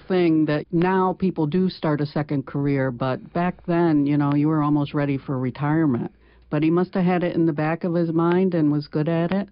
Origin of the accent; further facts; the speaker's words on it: Newfield, United States; Well, I grew up in Newfield, and I never really paid much attention to it because there was the covered bridge, and that was like the big icon for Newfield.